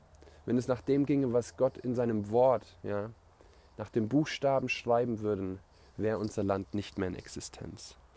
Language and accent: German; Germany; Und das ist das, was wir in Israel auch merken, dass wir als Deutsche durch diese Gnade, wem viel vergeben ist, der kann viel lieben